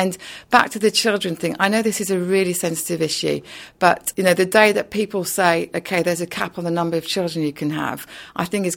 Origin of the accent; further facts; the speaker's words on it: London, United Kingdom; for me as a Londoner, speaking, you know, as a person, it is cheering to hear the London mayor say he wants to keep the diversity in London.